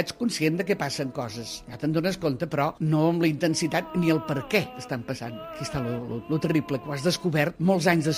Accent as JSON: {"language": "Catalan", "town": "Barcelona", "region": "Catalonia", "country": "Spain", "tie": "born there", "said": "tinc 83 anys, el juny en faré 84, he nascut a Barcelona."}